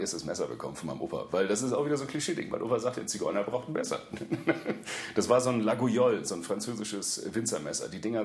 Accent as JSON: {"language": "German", "region": "Hamburg", "country": "Germany", "said": "Ich komme ja nicht direkt aus Wilhelmsburg. Genau genommen komme ich aus Waltershof. Ja, Waltershof und Neuhof, das sind zwei verschwundene Viertel in Wilhelmsburg."}